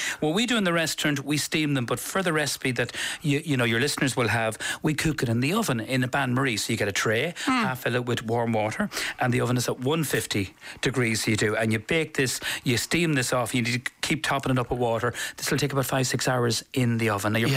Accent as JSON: {"language": "English", "region": "County Cavan", "country": "Ireland", "said": "we're from Cavan."}